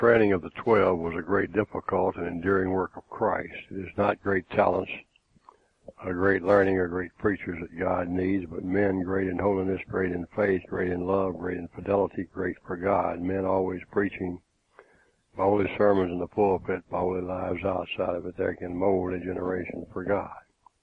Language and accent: English; Scotland, United Kingdom; I'm from England. Scotland, actually.